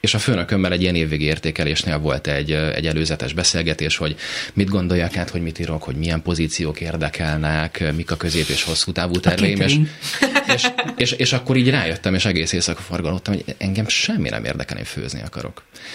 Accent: Pécs, Baranya, Hungary; Én Pécsen születtem, és Pécs környékén nőttem fel.

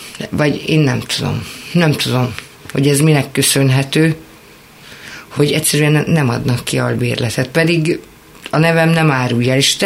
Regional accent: Piliscsaba, Pest, Hungary; ugye én Pilis Csabán nevelkedtem, mint mondtam, Esztergomban dolgoztam a misszióba

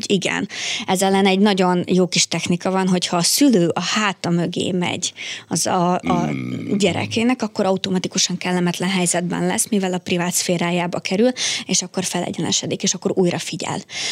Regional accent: Ukraine; Tehát én Ukrajnából származom, még az ukrán és magyar népcsoport között is óriási nagy különbség van.

